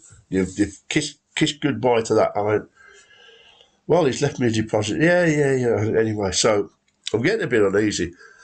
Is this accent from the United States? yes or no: no; West Bromwich, West Midlands, United Kingdom; because I come from West Bromwich.